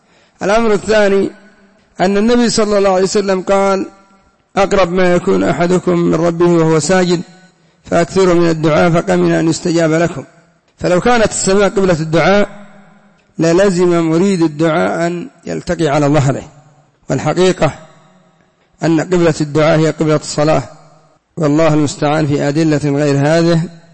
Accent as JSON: {"language": "Arabic", "country": "Yemen", "said": "وبعض الصوفية عندنا في اليمن قال أنا ما أصدق حديث الجارية"}